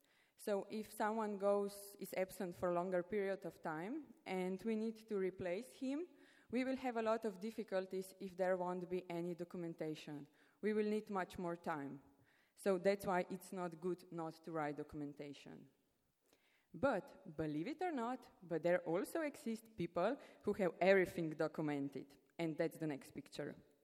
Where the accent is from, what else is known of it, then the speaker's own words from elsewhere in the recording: Slovenia; from Slovenia, and I will talk about our internal documentation system.